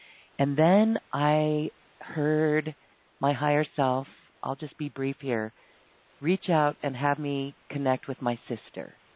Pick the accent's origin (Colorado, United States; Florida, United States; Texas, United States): Colorado, United States; Boulder; in my hometown, I literally was at the place where I arrived in Boulder when I was 9 months old.